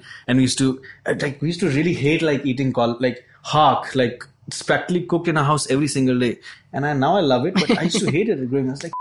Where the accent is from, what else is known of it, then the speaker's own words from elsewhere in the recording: Jammu, Jammu and Kashmir, India; also born or lived in Delhi; I grew up partly in Jammu